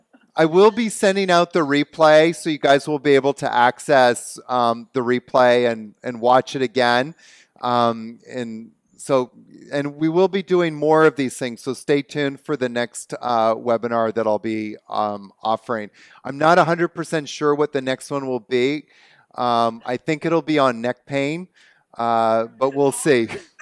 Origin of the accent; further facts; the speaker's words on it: Canada; accent: Canadian; Is my Canadian accent coming out, eh?